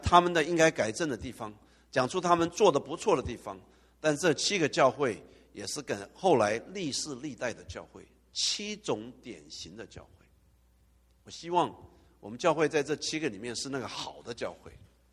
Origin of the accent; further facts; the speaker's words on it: Taiwan; 因为我从台湾来的嘛，在那边人一点都不兴奋，一看到下雪完蛋了，又要铲雪。